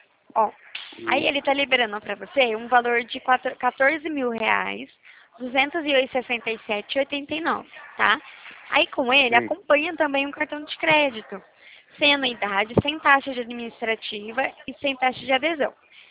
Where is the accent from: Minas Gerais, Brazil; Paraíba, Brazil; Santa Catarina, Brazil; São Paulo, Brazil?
São Paulo, Brazil; sou de São Paulo, perto de Limeira.